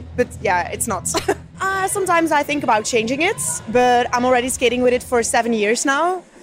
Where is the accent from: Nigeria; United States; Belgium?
Belgium; English is a second language; now in London, United Kingdom; it's a whole story because I'm not native English, so I'm from Belgium